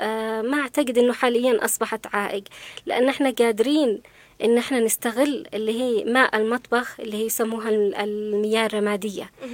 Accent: Yemen

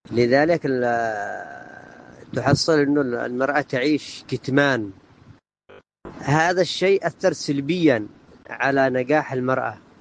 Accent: Yemen; بلدنا اليمن

